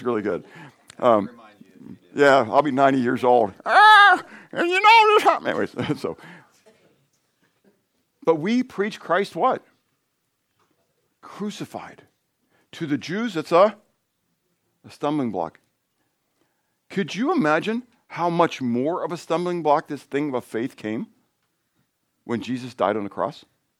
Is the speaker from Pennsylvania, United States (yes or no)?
yes; Pittsburgh, Pennsylvania, United States; moved away as an adult; So I'm from Pittsburgh. It's mountains.